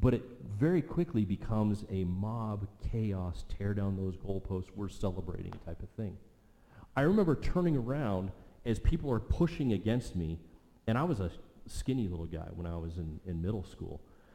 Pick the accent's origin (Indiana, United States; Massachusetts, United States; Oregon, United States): Oregon, United States; But I remember growing up in Oregon, going to Autzen Stadium.